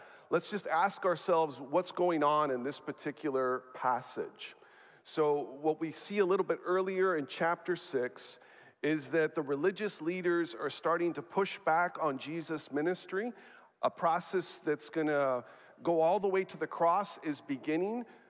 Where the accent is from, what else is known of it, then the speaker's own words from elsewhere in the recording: Chile; As to where I'm from, I'm not too sure about that. I was born and raised in Chile to an American father and a Canadian mother.